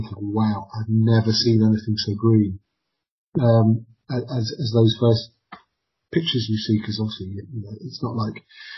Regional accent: North West England, United Kingdom; I grew up in Cheshire, and it was, well.

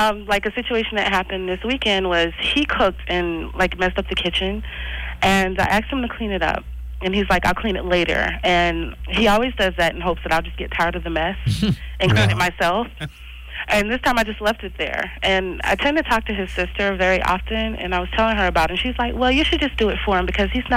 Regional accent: United States; I was born and raised here. I'm American.

